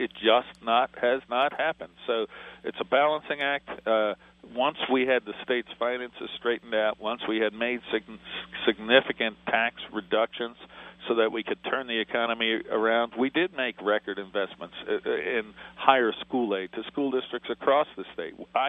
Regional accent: New York, United States; but ultimately I'm a New Yorker. I love this state.

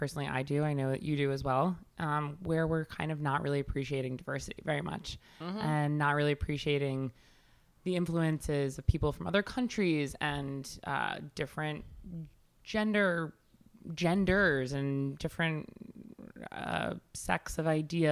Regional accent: Long Island, New York, United States; And I grew up in Long Island, as everybody on the planet knows by now.

